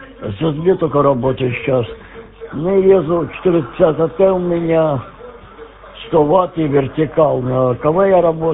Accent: Zhytomyr, Zhytomyr Oblast, Ukraine; moved away as an adult; Я понял, я с Украины был … но я уже почти 40 лет в эфире работаю. Вот, в 81-м году открылся, 1981-м. … потом сам Житомира я

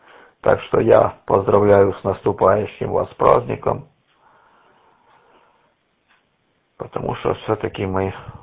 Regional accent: Sviatohirsk, Donetsk Oblast, Ukraine; now in Kropyvnytskyi, Ukraine; я сам родом с Донецкой области, поближе к Харьковской области, Святогорск, Святогорская лавра, так что я оттуда родом.

